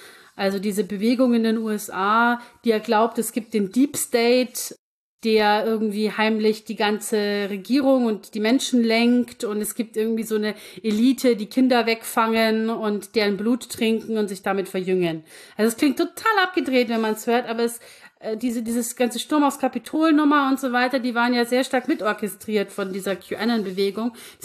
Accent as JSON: {"language": "German", "region": "Bavaria", "country": "Germany", "said": "selbst bei uns in Niederbayern gibt es"}